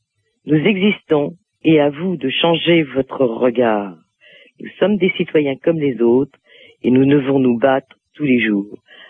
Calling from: Lyon, Auvergne-Rhône-Alpes, France; de Lyon. Merci.

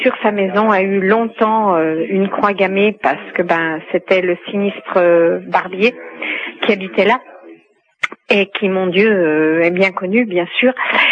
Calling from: Chambéry, Auvergne-Rhône-Alpes, France; de Chambéry.

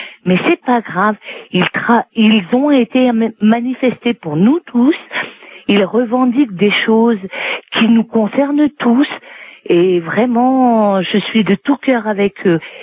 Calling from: Saint-Denis, Île-de-France, France; de Saint-Denis

